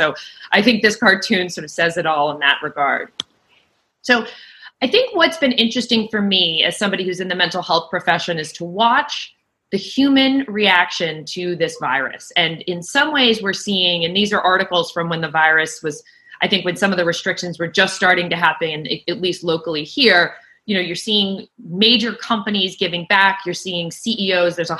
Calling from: Boston, Massachusetts, United States; I am calling in from Boston, where we are safe and sound in our homes for many weeks.

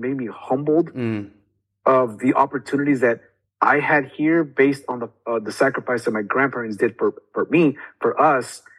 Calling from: California, United States; I'm actually in California.

